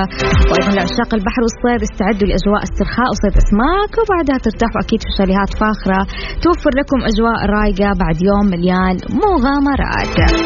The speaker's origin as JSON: {"language": "Arabic", "town": "Jeddah", "region": "Makkah Province", "country": "Saudi Arabia", "said": "جدة حقنا ومكة جنبنا يعني"}